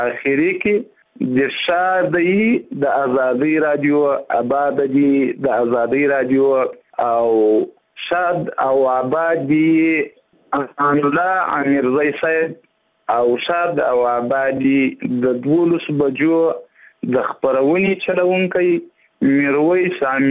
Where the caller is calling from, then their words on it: Zabul, Afghanistan; د زابل ولایت اوسیدونکی یم.